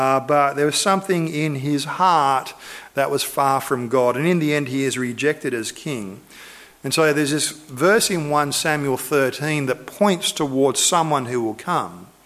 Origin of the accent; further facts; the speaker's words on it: Australia; Oh, we're from Australia.